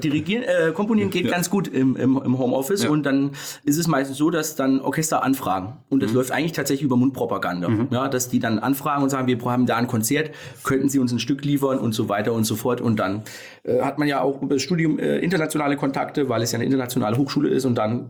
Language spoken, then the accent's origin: German; Fulda, Hesse, Germany; ich bin in Fulda geboren, im Herz-Jesu-Krankenhaus und dann aufgewachsen und noch lebhaft in Nüstadt. Hab nur kurze Zeit mal in Würzburg gewohnt zum Studium halt.